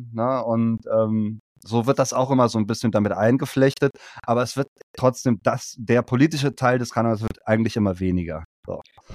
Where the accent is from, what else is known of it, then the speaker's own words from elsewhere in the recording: Kerpen-Horrem, North Rhine-Westphalia, Germany; So zum Beispiel aus meinem Heimatdorf Kerpenhorrem, ne? Das ist so am Rande von Köln, so 15 Minuten entfernt, ne?